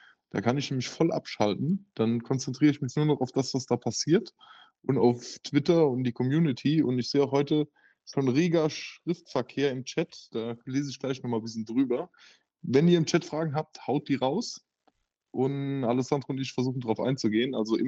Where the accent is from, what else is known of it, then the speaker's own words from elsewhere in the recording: Rhineland-Palatinate, Germany; Ja, ich komme ja aus der Nähe von dem Ahrtal